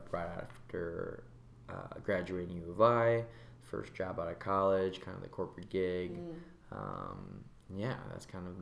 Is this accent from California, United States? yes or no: no; Chicago, Illinois, United States; Born and raised in Chicago. Grew up on the north side of Chicago.